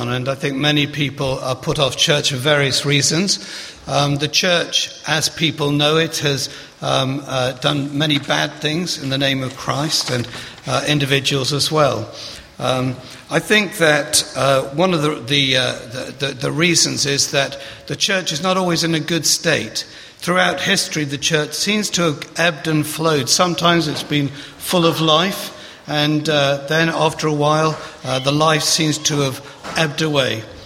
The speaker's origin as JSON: {"language": "English", "region": "East Midlands", "country": "United Kingdom", "tie": "born or raised there", "moved": "as an adult", "lives_now": "London, United Kingdom", "said": "I was brought up on a farm in Lincolnshire with my lovely sister, who is over there, the beautiful one. And I've lived in London since I was 19."}